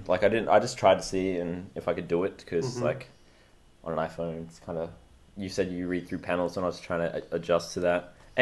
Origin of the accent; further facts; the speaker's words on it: New South Wales, Australia; A country town near Tamworth.